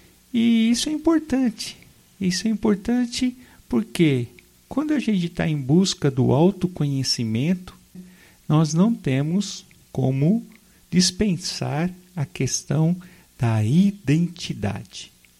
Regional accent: Pompeia, São Paulo, Brazil; moved away as an adult; Eu nasci em Pompeia, nasci em 1975 e morei em Pompeia até 1993.

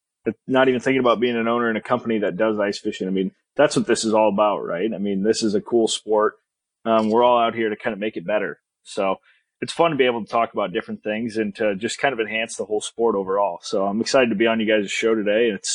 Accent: Iowa, United States; So I grew up in Iowa. I grew up in Northwest Iowa.

